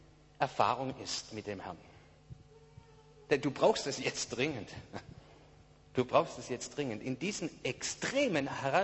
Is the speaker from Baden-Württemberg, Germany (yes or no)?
yes; Baden-Württemberg, Germany; bei uns im Schwabenland ist es so. Das heißt, für uns ist es unglaublich schwer, einfach zu empfangen